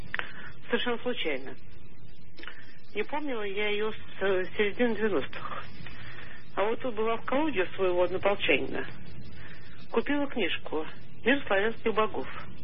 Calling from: Moscow, Russia; я звоню из Москвы

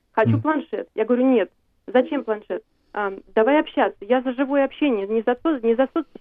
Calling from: Moscow Oblast, Russia; Я звоню из Московской области. Угу. Я мама троих детей. У меня старший ребенок 11 лет, средний 4 года и маленький 1,5 годика. Мама достаточно молодая, мне 30

